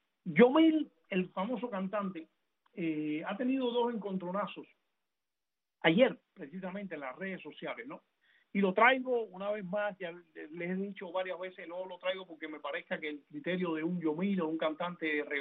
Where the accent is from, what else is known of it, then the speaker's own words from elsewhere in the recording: Cuba; Yo soy cubano, igual que todo el que nació en esta tierra